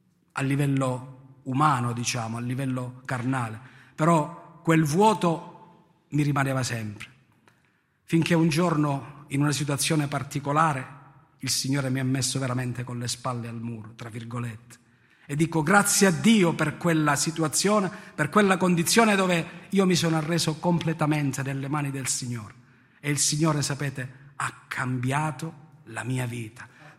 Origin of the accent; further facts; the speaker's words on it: Africo, Calabria, Italy; now in Brancaleone, Italy; vengo da Africo, vivo a Brancaleone e faccio il pastore a Siderno e a Bovalino